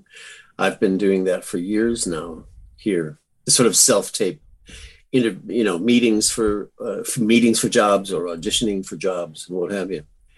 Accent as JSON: {"language": "English", "town": "Buffalo", "region": "New York", "country": "United States", "tie": "born or raised there", "said": "I grew up in Buffalo. So I like the seasons."}